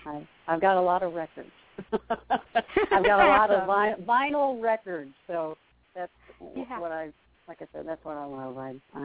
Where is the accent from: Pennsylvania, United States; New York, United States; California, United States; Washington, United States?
Pennsylvania, United States; But I started singing when I was about 9 years old. I grew up in Pennsylvania